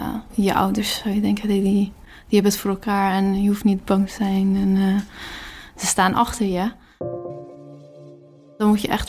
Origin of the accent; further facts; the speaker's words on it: Afghanistan; now in Rotterdam, Netherlands; ik ben 2 maanden geleden naar Afghanistan geweest. Dat is mijn vaderland.